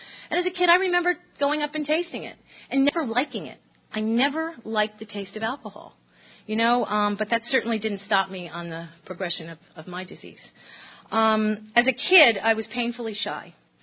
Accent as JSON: {"language": "English", "region": "New Jersey", "country": "United States", "said": "I'm 45 years old. I'm originally from New Jersey. I come from an Irish Catholic family"}